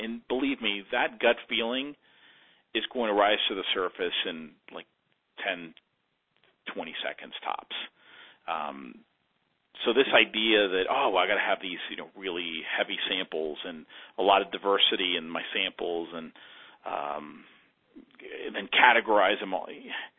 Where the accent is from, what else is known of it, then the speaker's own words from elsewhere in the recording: Georgia, United States; I'm from Georgia.